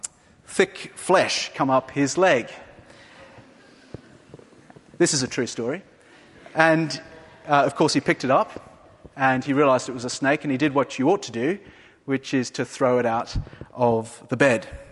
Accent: Australia; As an Australian

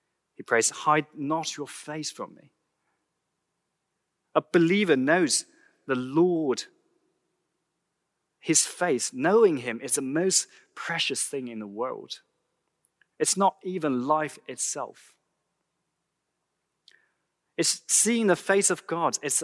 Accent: China; I'm from China and I work for the 2PM Mandarin-speaking congregation.

